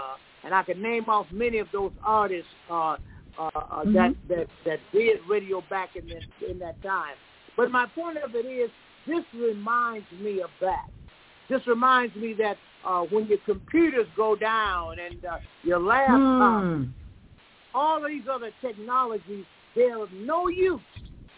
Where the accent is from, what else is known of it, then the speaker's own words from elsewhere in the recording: the South, United States; it reminds me of when I was a boy growing up in the South.